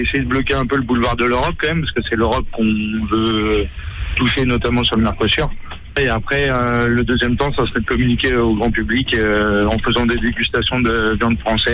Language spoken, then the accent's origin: French; France; Nous, on produit de la viande de qualité chez nous en France